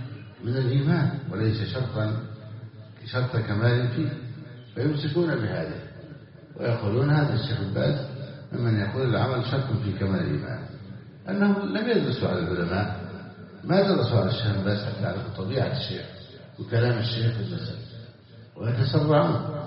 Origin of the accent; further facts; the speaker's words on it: Egypt; وعندنا في مصر مثلا بكم ألف،